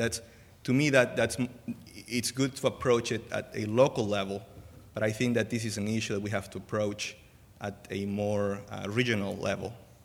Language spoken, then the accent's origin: English; Lima, Peru; I am from Lima, Peru